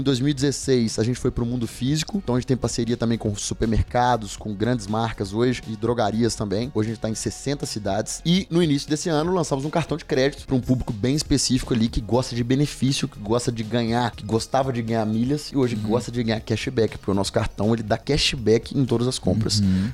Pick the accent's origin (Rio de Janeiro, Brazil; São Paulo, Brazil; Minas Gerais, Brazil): Minas Gerais, Brazil; Governador Valadares; lá na minha cidade natal, que é Governador Valadares.